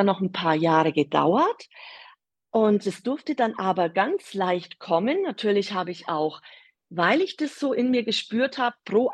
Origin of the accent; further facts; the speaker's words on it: Bavaria, Germany; accent: Bavarian; Ich bin aus Bayern, wie man an meinem Dialekt unschwer erkennen kann. Aber ich bemühe mich natürlich redlich. Ich bin 54 Jahre alt.